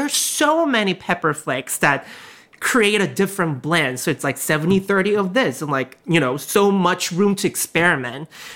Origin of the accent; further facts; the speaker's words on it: South Korea; now in United States; I have so many, like, food memories that I always wanted to have when I grew up in Korea.